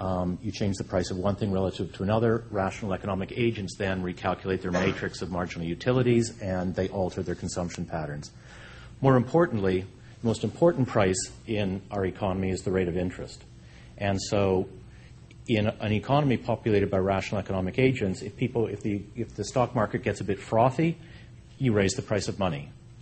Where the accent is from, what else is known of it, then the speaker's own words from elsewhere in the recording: Canada; Well, I'm Canadian, so I felt like I was coming home in a certain respect.